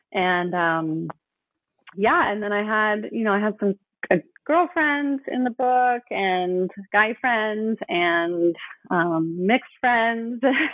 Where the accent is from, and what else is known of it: Oakland, California, United States; born or raised there